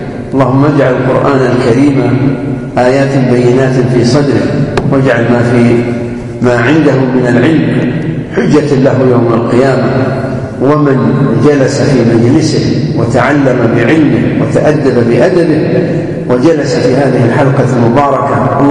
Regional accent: Najd, Saudi Arabia; عندنا في نجد وفي الكويت حبة اليد حارة شوي

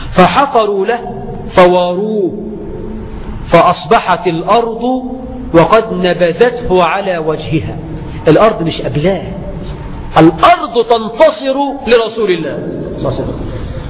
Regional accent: Egypt; يعني عندنا في مصر في اسم منتشر اسم شحات

